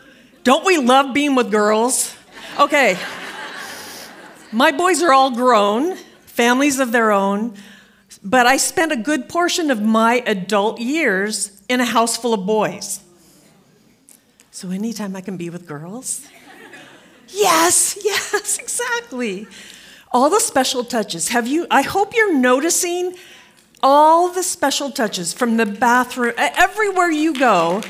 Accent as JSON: {"language": "English", "town": "Moreno Valley", "region": "California", "country": "United States", "said": "I'm from Moreno Valley, California."}